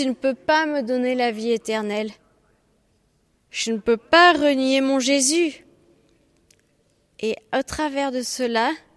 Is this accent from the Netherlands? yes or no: yes; Netherlands; je viens de Hollande.